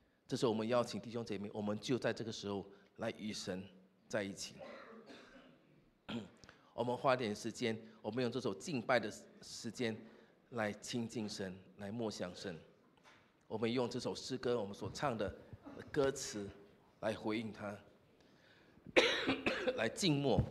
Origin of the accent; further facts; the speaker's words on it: Singapore; 我们都是新加坡人